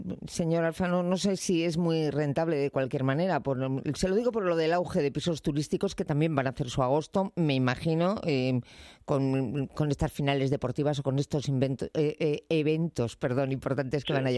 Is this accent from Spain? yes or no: yes; Madrid, Community of Madrid, Spain; Como madrileña